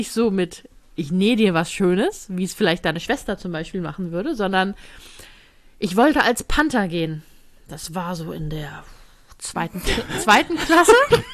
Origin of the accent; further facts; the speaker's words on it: Northern Germany, Germany; Wir sind Norddeutsche